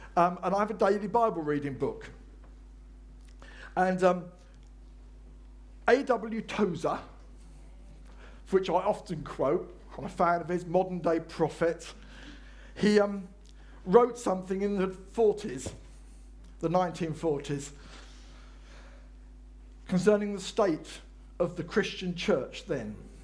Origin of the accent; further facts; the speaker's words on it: England, United Kingdom; we have come out of that deep freeze and we are so English through and through